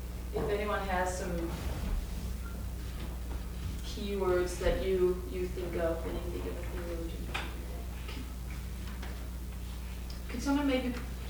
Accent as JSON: {"language": "English", "country": "Denmark", "second_language": "English", "said": "I'm from Denmark, so if my English sometimes gets a little funny, it's, you know why."}